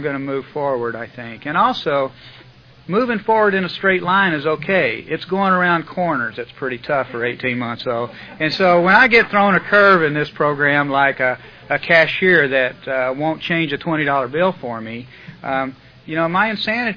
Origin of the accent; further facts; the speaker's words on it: Fort Worth, Texas, United States; born there; I was born in 1952 in Fort Worth, Texas